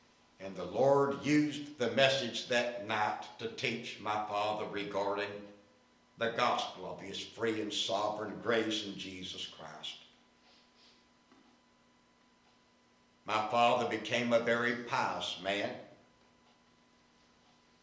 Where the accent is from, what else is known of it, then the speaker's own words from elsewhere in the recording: Winston-Salem, North Carolina, United States; About 1950, a preacher by the name of A.D. Muse came to Winston-Salem, my hometown.